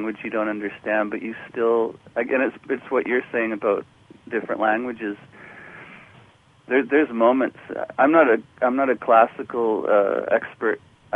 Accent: Canada; from Canada

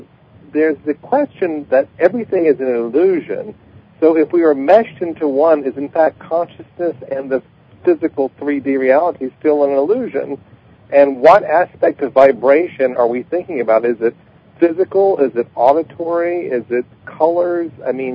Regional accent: Connecticut, United States; from Connecticut.

